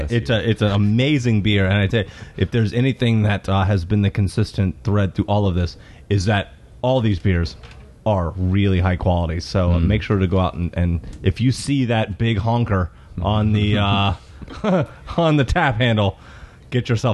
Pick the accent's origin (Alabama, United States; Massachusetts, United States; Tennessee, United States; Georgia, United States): Tennessee, United States; Knoxville; I grew up in Knoxville, Tennessee, not too far from Atlanta. So drink a lot of Sweetwater growing up.